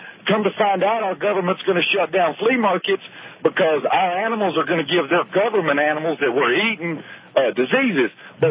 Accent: United States; I'm an American.

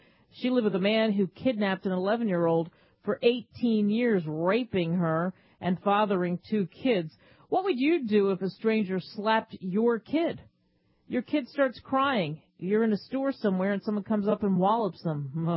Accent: Philadelphia, Pennsylvania, United States; You know, growing up in Philadelphia, if the Eagles are terrible, people still want to go to the game, and it's not easy to get season tickets.

